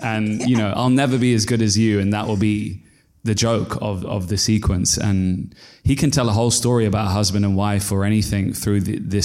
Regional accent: Rayners Lane, London, United Kingdom; I'm a product of many different worlds. I grew up here in Rainers Lane, you know, end of the Piccadilly line.

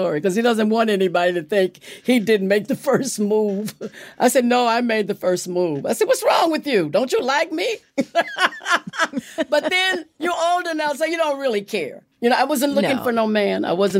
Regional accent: Los Angeles, California, United States; Because I was born and raised in Los Angeles.

